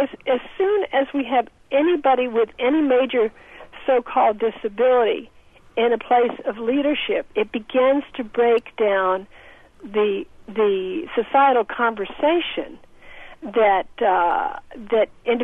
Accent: Georgia, United States; also born or lived in Ohio; I was born in Ohio. I grew up in Georgia.

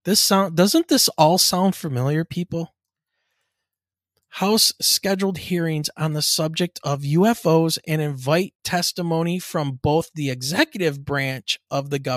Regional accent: Michigan, United States; born or raised there

